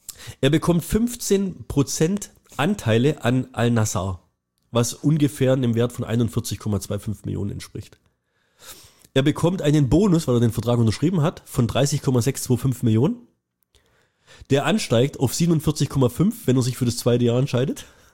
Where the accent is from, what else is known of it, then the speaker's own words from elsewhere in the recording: Dresden, Saxony, Germany; ich komme aus Dresden.